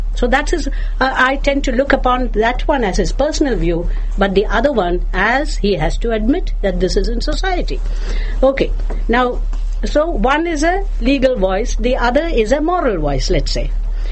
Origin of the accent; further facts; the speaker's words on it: Kerala, India; I come from Kerala. This is a region which has 100% literacy. The women's literacy is the highest, about, I think, almost 90%. And it had a matriarchal system